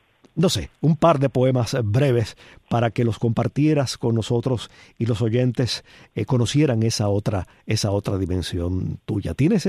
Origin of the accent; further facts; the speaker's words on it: Palma Soriano, Santiago de Cuba, Cuba; me parece que estoy frente a la iglesia de mi pueblo, Palma Soriano, viendo a salir a las ancianas de la época en que yo era niño, ¿no?